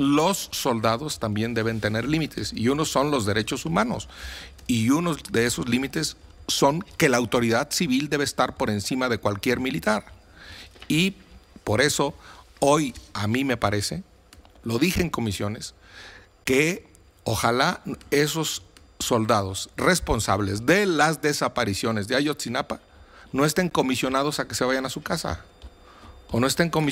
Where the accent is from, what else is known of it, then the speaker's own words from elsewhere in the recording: Mexico; andar gritando que somos mexicanos